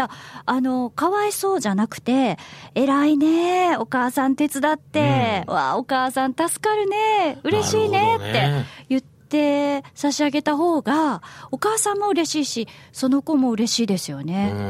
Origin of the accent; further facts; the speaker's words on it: Kansai, Japan; 関西人からするとそれはすごいわかりますね